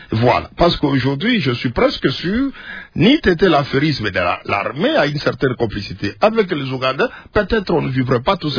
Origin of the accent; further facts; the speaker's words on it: Mambasa, Ituri, DR Congo; moi je viens de Mambasa